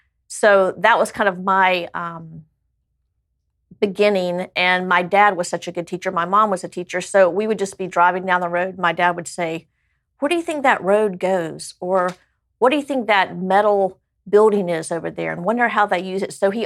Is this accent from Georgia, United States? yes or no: yes; Georgia, United States; And I think growing up in South Georgia, that was, I mean, you know, we would be driving down a road and I would see, you know, little houses that don't even have paint on them.